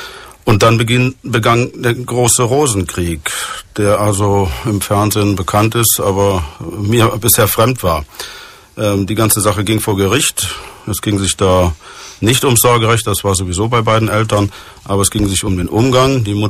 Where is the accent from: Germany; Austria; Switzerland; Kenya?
Germany; Mönchengladbach, North Rhine-Westphalia; ich komme aus Mönchengladbach. Bin 57 Jahre